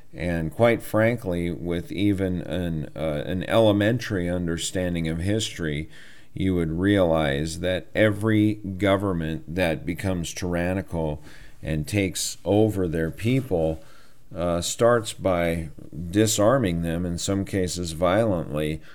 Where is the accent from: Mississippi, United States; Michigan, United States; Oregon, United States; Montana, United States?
Montana, United States; Growing up in Montana, I got to buck hay bales and haul loads of this and build fence.